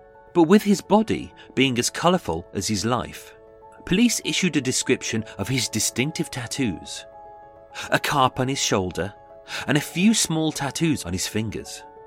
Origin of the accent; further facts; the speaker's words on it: United Kingdom; Well, I am British.